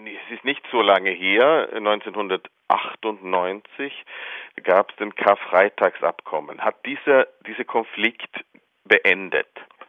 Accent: Sweden; Ich muss sagen, zuerst glaube ich als Schwede

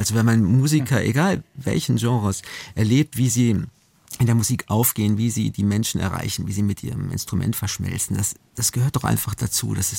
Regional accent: North Rhine-Westphalia, Germany; Wir sind beide Rheinländer, also so klassische Frohnaturen

